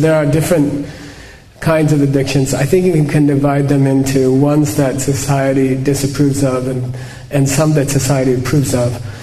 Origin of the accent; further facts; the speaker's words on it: Phoenix, Arizona, United States; So I grew up in Arizona, in Phoenix, not far from here.